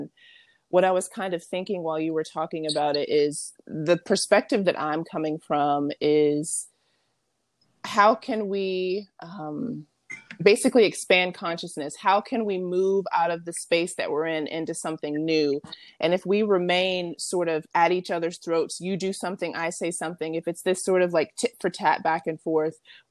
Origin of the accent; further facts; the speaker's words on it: the South, United States; I mean, I grew up in the Bible Belt in the South. I'm actually back here after traveling for many years.